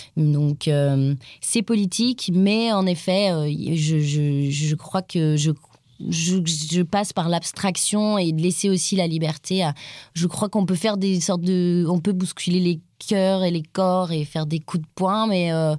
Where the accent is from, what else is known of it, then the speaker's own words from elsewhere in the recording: France; C'est nous là-bas, en tant que Française aussi là-bas